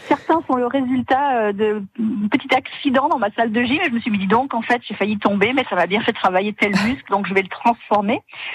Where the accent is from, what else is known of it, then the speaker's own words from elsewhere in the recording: Corsica, France; moi, je suis corse, comme vous le savez, et comme beaucoup de méditerranéennes